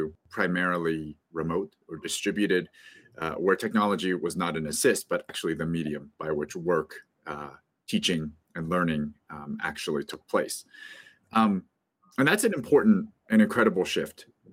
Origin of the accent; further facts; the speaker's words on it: Columbus, Ohio, United States; So my academic background, I grew up in Columbus, Ohio, and went to undergrad at the Ohio State University. So just down the street from my childhood home.